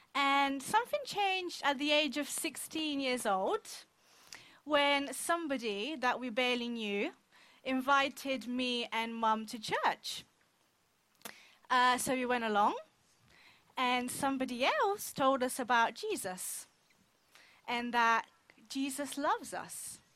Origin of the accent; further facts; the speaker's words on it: Bulgaria; I grew up in Bulgaria.